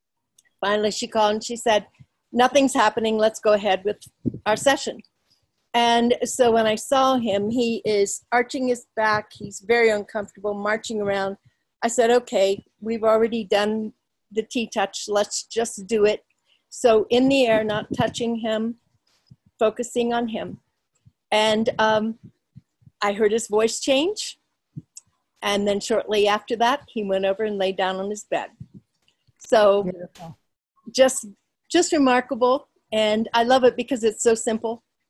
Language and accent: English; Berthoud, Colorado, United States; I am from Berthoud, Colorado, just Great. North of Denver.